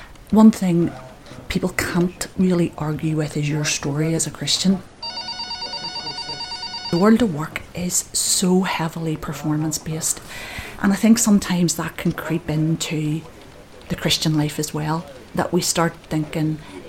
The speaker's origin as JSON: {"language": "English", "town": "Belfast", "region": "Northern Ireland", "country": "United Kingdom", "tie": "born or raised there", "said": "I was a member of Crumlin Road Presbyterian as a child and Bilston Road Mission Hall because we grew up in North Belfast"}